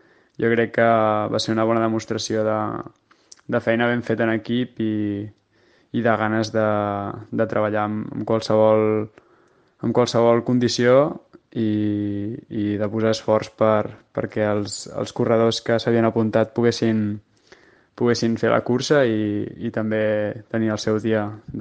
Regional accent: Barcelona, Catalonia, Spain; sóc de Barcelona i tinc 29 anys.

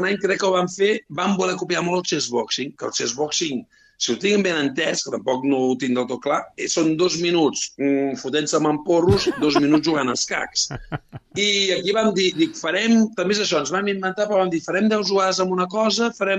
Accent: Igualada, Catalonia, Spain; que jo me'l vaig emportar a Igualada, al meu poble.

